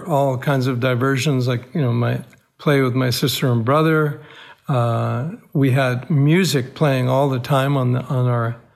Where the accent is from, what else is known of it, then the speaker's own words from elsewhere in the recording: Cairo, Cairo Governorate, Egypt; I wrote about what I remembered of my boyhood growing up in Cairo, Egypt.